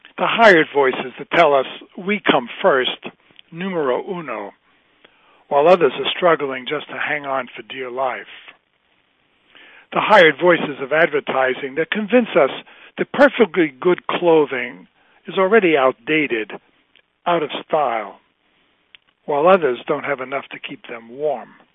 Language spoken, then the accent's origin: English; New York City, New York, United States; I grew up in New York City. I never saw a shepherd until I was ministering in the hills of West Virginia.